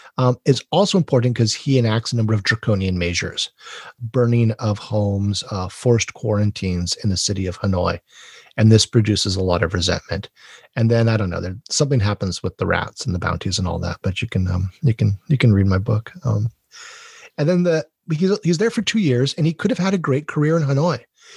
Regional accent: Hawaii, United States; I'm from Hawaii, so I get it.

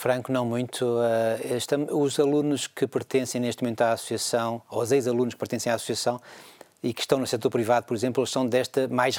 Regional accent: Portugal; Como portugueses que aqui residimos

